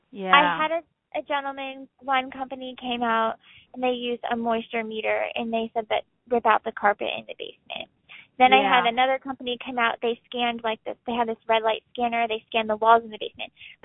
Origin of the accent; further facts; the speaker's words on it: Montoursville, Pennsylvania, United States; That's kind of why I'm reaching out to you guys, but I am from Montoursville.